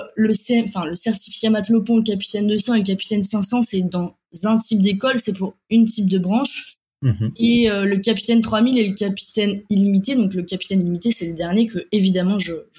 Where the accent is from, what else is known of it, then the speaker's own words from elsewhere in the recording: Brittany, France; je suis bretonne